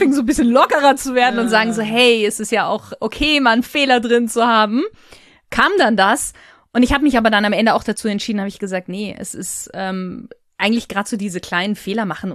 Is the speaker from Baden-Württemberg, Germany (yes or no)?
no; Bavaria, Germany; accent: Lower Bavarian; Ich bin ja eigentlich aus dem Niederbayerischen heraus. Jetzt hört man das bei mir ja fast gar nicht, würde ich behaupten. Aber das hinten das T weglassen oder so die Endungen nicht ganz auszusprechen, kommt tatsächlich in so ein bisschen aus dem Niederbayerischen.